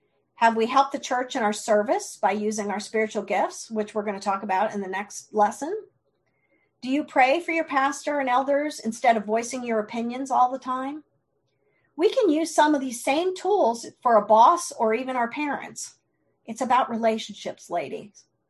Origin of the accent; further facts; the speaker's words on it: East Coast, United States; I'm from the East Coast, and I do that a lot.